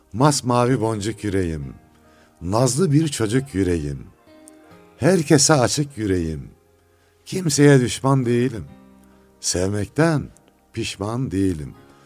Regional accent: Toprakkale, Osmaniye, Turkey; also born or lived in Erzurum; Fakir, 1957 yılında Osmaniye'de doğdum. İlkokulu Toprakkale'de okudum. Ondan sonra Allah rahmet eylesin, babam bizi İmam Hatip'e göndermek için Osmaniye'ye göçtü.

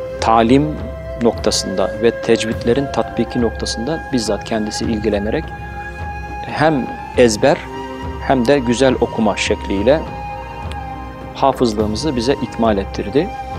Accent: Balıkesir, Turkey; 1972 Balıkesir doğumluyum. İlk ve orta öğretimi Balıkesir'de gördüm.

